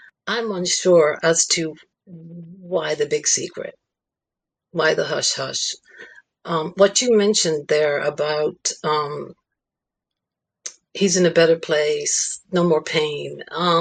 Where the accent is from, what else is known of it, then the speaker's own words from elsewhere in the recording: Ireland; moved away; my husband and son say that I'm not as fiery Irish as I used